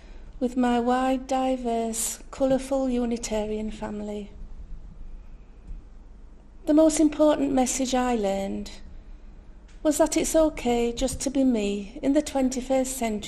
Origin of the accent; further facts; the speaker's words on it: Scarborough, Yorkshire and the Humber, United Kingdom; I'm from Scarborough.